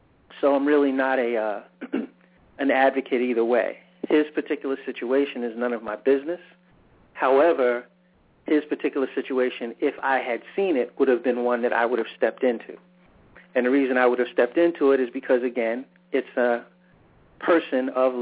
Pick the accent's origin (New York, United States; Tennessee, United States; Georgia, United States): New York, United States; New York City; I'm a kid of the New York area, all right? I grew up in around the Bronx, Manhattan area